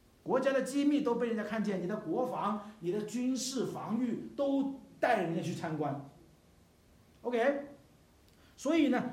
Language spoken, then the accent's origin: Chinese; China; 我们中国人有俗语说苦了自己幸福千万家